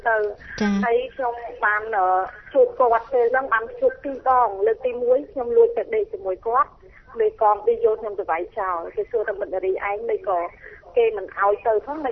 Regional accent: Pursat, Cambodia; also born or lived in Phnom Penh; ខ្ញុំស្រុកកំណើតខ្ញុំនៅពោធិ៍សាត់ខ្ញុំរៀននៅភ្នំពេញរហូតដល់បែក7/75

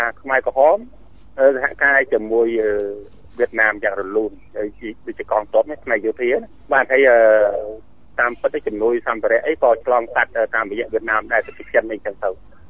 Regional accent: Kampong Speu, Cambodia; នៅស្រុកខ្ញុំខាងរបស់តែខាងកំពង់ស្ពឺនេះតាមស្ទឹងតាមអូរហ្នឹងវៀតណាមមានតាំងពីមុន

